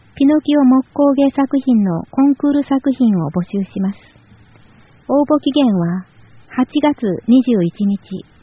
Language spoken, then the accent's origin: Japanese; Dalian, Liaoning, China; Japanese is a second language; moved away as an adult; now in Japan; 今回は私のふるさと大連のイベントを紹介します。